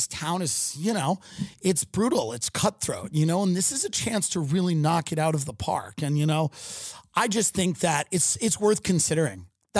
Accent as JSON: {"language": "English", "region": "Maryland", "country": "United States", "tie": "born or raised there", "said": "I grew up in Maryland. Same thing."}